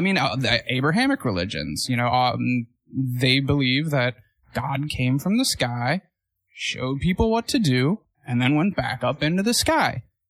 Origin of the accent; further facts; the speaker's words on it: Missouri, United States; I'm from Missouri. It's the show me state.